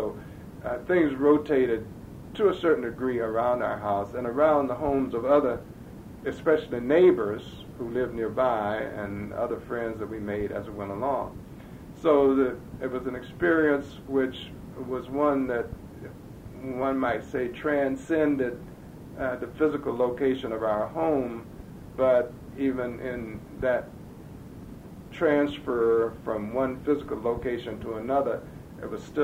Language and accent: English; Chapel Hill, North Carolina, United States; One of the other aspects of growing up in Chapel Hill and my personal situation was that obviously we knew most of the other kids who were in school because it was a fairly small school.